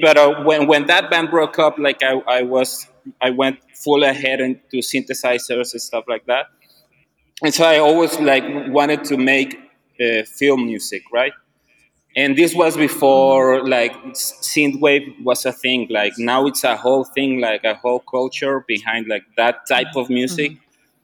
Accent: Mexico; So it's more a little bit because we're from Mexico and we have like an outsider view of things.

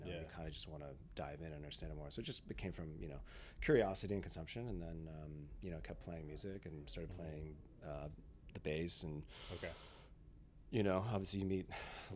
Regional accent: Chicago, Illinois, United States; I grew up in Chicago and I wouldn't say I grew up in a musical family

